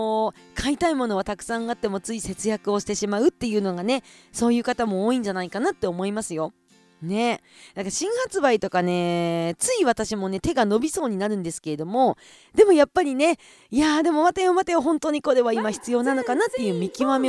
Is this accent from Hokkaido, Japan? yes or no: yes; Kushiro, Hokkaido, Japan; 私の地元釧路市